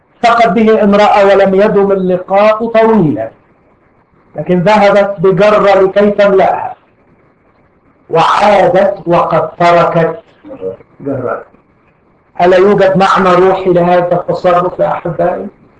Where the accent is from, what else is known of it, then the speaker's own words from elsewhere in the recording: Egypt; عندنا في مصر يقولوا تكش، عارفين يعني تكش؟